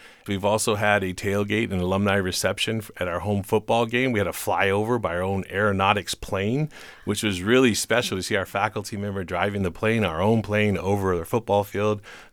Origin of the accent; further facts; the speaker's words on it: Norwalk, California, United States; I grew up in Norwalk, California, low income, first generation Latino.